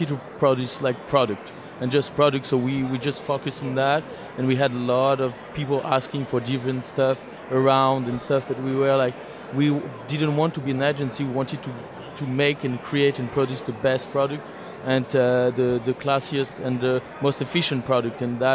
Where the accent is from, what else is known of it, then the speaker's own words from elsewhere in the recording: Paris, Île-de-France, France; I'm from Paris, France